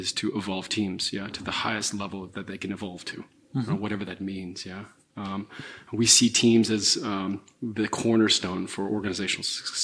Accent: Santa Clara, California, United States; I was born and raised in Santa Clara. So my mom lives still a few blocks from the Apple campus.

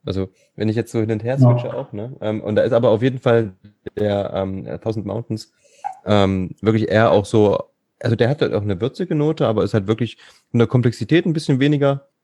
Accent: Thuringia, Germany; Als Thüringer ist das Pflichtprogramm.

